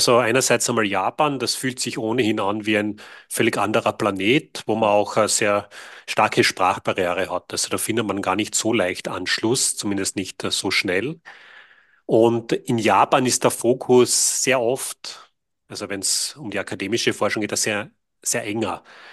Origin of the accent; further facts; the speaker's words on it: Carinthia, Austria; ich bin in Kärnten geboren und aufgewachsen, in einer Arbeiterfamilie.